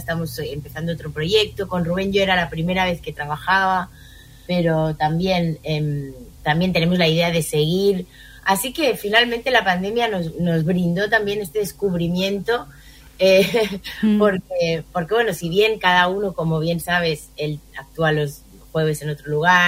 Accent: Barcelona, Catalonia, Spain; now in Argentina; Soy de Barcelona, de Cataluña.

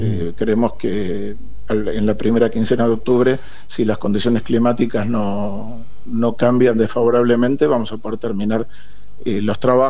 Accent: Buenos Aires, Argentina; yo soy porteño, viví toda la vida en Buenos Aires

